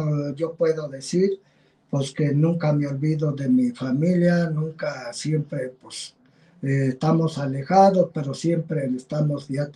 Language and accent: Spanish; Xicoténcal, Tlaxcala, Mexico; born there; Yo soy nacido allá en Xicoténcal, uno.